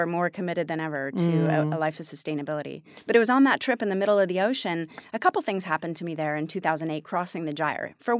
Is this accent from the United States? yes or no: yes; Santa Monica, California, United States; I've always been an ocean person. I grew up in Santa Monica. My first sort of activism was doing beach cleanups as a kid in high school.